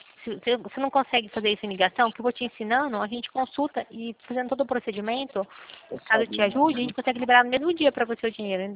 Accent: Pirassununga, São Paulo, Brazil; nós somos de Pirassununga

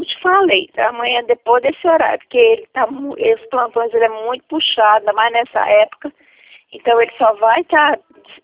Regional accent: Goiás, Brazil; eu nós não ia ficar no Mato Grosso do Sul, mas agora nós resolvemos ficar, que nós somos de Goiás.

